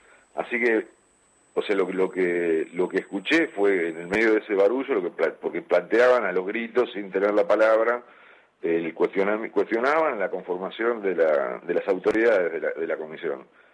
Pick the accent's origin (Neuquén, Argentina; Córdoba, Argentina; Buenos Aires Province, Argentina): Buenos Aires Province, Argentina; Chivilcoy; soy de la provincia de Buenos Aires, soy oriundo de Chivilcoy